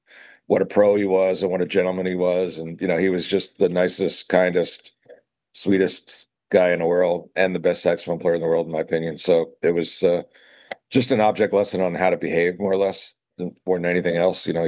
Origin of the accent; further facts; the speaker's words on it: Philadelphia, Pennsylvania, United States; now in Los Angeles, United States; Well, I grew up in the northwest suburbs, just outside of Philly. I came to LA initially with a band called